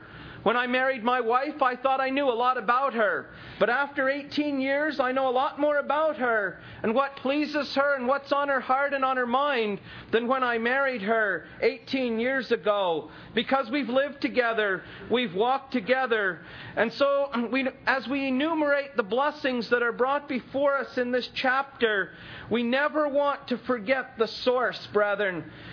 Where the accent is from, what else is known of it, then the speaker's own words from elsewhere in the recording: Canada; I grew up in Canada, and growing up in the school system in Canada